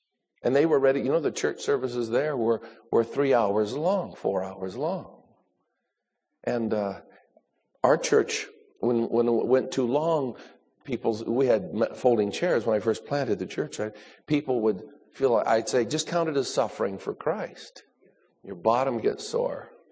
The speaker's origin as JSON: {"language": "English", "region": "California", "country": "United States", "lives_now": "Sacramento, United States", "said": "when I was from Southern California, when I was an assistant pastor, and I got called to go to Sacramento to plant a church 20-some years ago."}